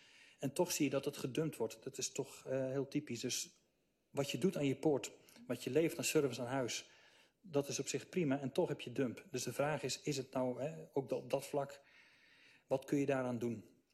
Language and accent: Dutch; Roermond, Limburg, Netherlands; Ik kom zelf uit Roermond, dat is aan de Duitse kant. Ik ben een Duits grensgeval, om het zo maar uit te drukken.